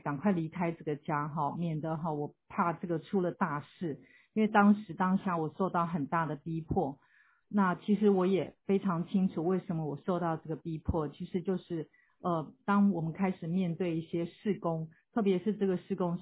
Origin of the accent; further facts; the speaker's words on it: Taiwan; 那我想台湾过去的弟兄姊妹应该知道眷村，也就是我父母爷爷奶奶是从山东那边过来的，那我们从小在那样子的村子长大，那个就叫眷村。所以我一个在这样眷村长大的女孩子